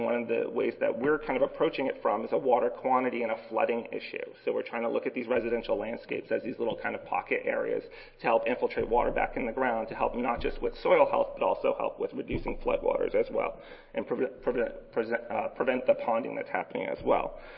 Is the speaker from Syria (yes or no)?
no; Northeast, United States; because I grew up in the Northeast and I grew up with a large family, I tend to talk very fast.